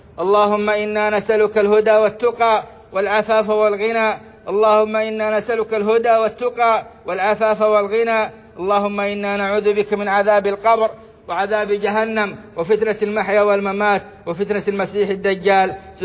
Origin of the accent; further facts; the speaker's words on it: Saudi Arabia; اللهم أدم على بلادنا السعودية أمنها وإيمانها